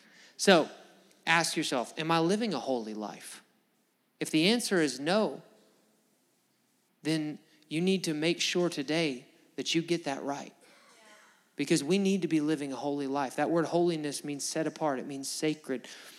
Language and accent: English; Alabama, United States; I grew up in Alabama, and I think every grandmother in Alabama has a room you're just not allowed to go in.